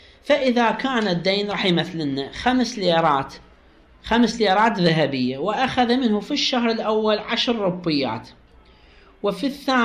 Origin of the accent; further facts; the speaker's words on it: Iraq; إحنا كلمة ربع دينار طبعا نستخدمها بالعراق